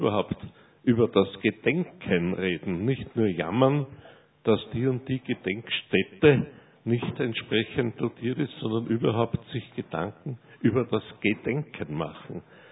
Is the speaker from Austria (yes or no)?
yes; Vienna, Austria; Ich bin Jahrgang 1928 in Wien aufgewachsen